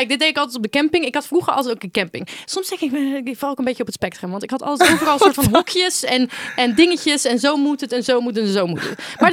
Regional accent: Amsterdam, North Holland, Netherlands; Ik laat zien, ik ben een Amsterdammer.

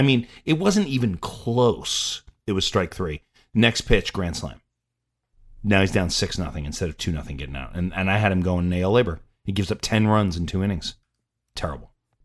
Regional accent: Bronx, New York, United States; He's so exciting now that Afino is my favorite Italian guy. I'm from the Bronx.

